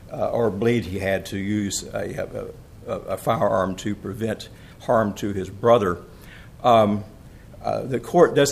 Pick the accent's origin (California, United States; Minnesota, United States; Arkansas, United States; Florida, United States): Arkansas, United States; Little Rock; I'm an attorney from Little Rock.